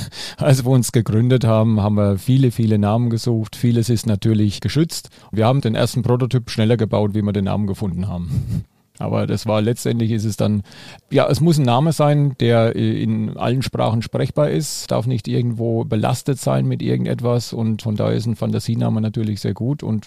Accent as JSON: {"language": "German", "town": "Würzburg", "region": "Bavaria", "country": "Germany", "said": "Nee, ich bin Unterfranke, ich bin aus Würzburg."}